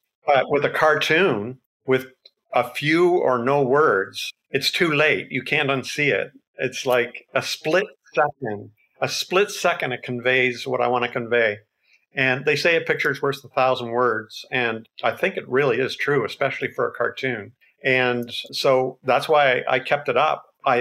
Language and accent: English; Canada; I'm Canadian. We're living in Canada.